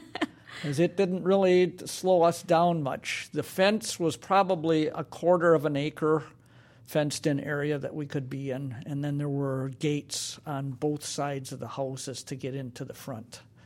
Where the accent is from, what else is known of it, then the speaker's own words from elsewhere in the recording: Genesee, Wisconsin, United States; As I grew up in Genesee, we had a lot of friends in the neighborhood